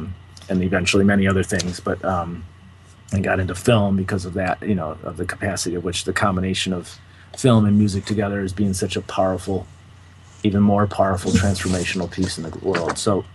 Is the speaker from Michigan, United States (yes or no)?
yes; Detroit, Michigan, United States; Well, you know, I grew up in Detroit, which was in the 60s and early 70s. It was a huge music town, as we know.